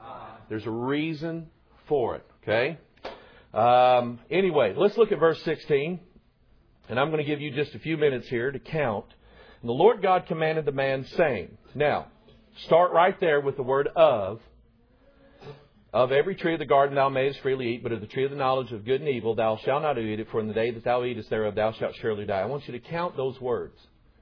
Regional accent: Festus, Missouri, United States; also born or lived in Pine Bluff, Arkansas; And I was born in Pine Bluff. But I learned how to count in Missouri. Amen. Yeah. In Festus. Festus.

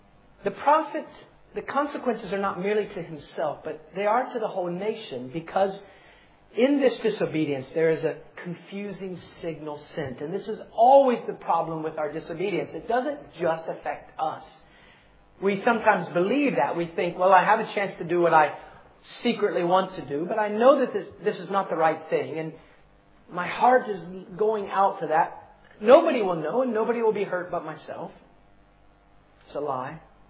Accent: Mississippi, United States; So I'm from Mississippi. And I come all the way from Mississippi and I come to Wales.

